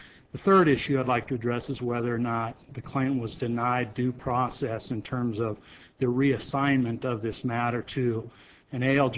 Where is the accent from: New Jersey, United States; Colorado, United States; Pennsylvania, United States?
Colorado, United States; Fort Collins; I'm an attorney from Fort Collins, Colorado